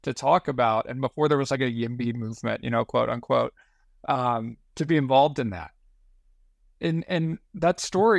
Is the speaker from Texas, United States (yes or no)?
yes; New Braunfels, Texas, United States; also born or lived in Houston; now in Austin, United States; I'm based in Austin now, but I was born in Houston and lived there through elementary school, and then moved to New Braunfels, just north of San Antonio.